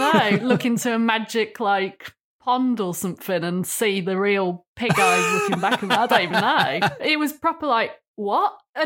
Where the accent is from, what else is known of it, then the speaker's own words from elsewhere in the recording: Louth, East Midlands, United Kingdom; I'm from Louth in Lincolnshire. It's a little market town.